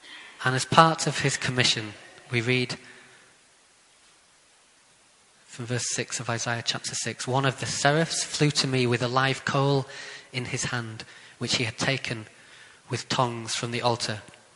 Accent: Wales, United Kingdom; born there; I don't know if you know the Welsh accent. And I was born there, although my accent isn't from there.

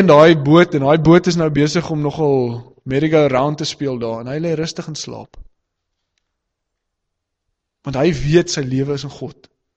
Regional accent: Western Cape, South Africa; ek kom van die Weskus af, so ek was al in Rowwesee gewees

